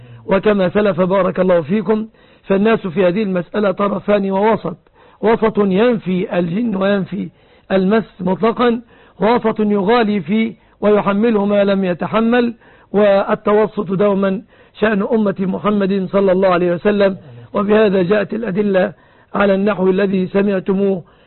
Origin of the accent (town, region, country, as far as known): Egypt